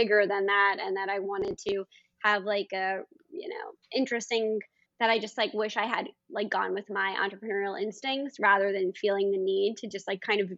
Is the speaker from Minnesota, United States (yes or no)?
no; New York City, New York, United States; I mean I was born on the Upper East Side, and I went to college, but I was in upstate New York. But then I you know, I'm from New York City. It's just who I am.